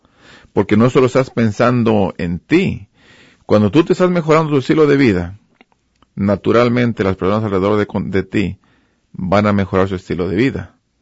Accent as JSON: {"language": "Spanish", "country": "Mexico", "said": "Yo siempre me considero mexicano 100%. ¿Verdad? Pero vengo de una área, digamos, de Latinoamérica, aunque México está en Norteamérica, ¿verdad? Pero es Latinoamérica. Me identifico como mexicano. Con ciertas personas me identifico como latino, para ser inclusivo. No como latino X."}